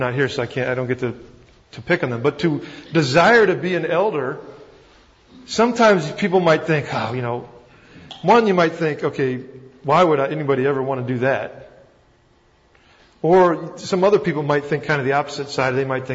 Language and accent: English; Texas, United States; accent: Texas; I might be saying that wrong. Again, my Texas accent comes out.